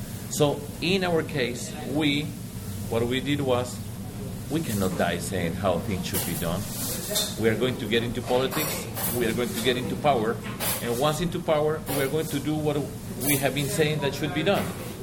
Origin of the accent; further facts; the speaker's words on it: Medellin, Antioquia, Colombia; English is a second language; Now, I come from Medellin, and I come from a non-standard path.